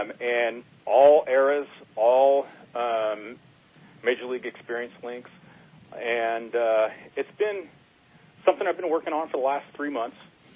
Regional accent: Sacramento, California, United States; I grew up in the Sacramento area.

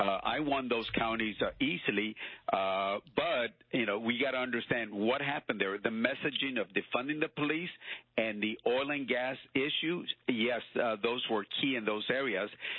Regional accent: Laredo, Texas, United States; Then they came to my hometown of Laredo.

